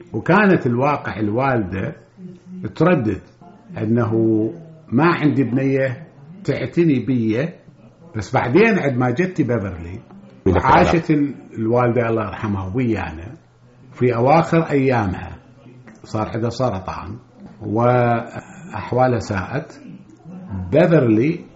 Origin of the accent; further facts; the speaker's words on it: Iraq; moved away; بس حد ما رجعت للعراق رحت لواشنطن دي سي، أصريت قلت لهم أريد أرجع عراقي، صدروا لي باسبورت عراقي، أولادي سجلتهم عراقيين، ورجعت للعراق كعراقي